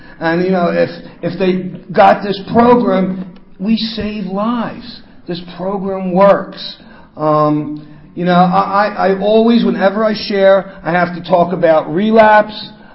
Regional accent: Philadelphia, Pennsylvania, United States; I'm from Philly and, and I have a ton of friends here from Jersey.

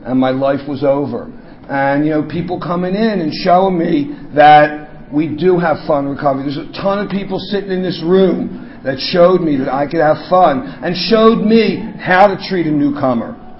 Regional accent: Philadelphia, Pennsylvania, United States; I'm from Philly and, and I have a ton of friends here from Jersey.

